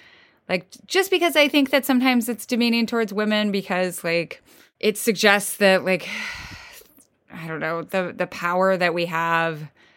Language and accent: English; Midwest, United States; I'm from the Midwest, sort of.